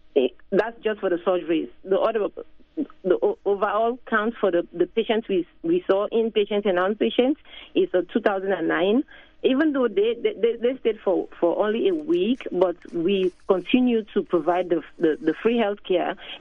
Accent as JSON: {"language": "English", "country": "Sierra Leone", "tie": "born or raised there", "said": "So growing up in Sierra Leone, I saw the desperate need to improve healthcare. I was born in one of the remote areas in the village"}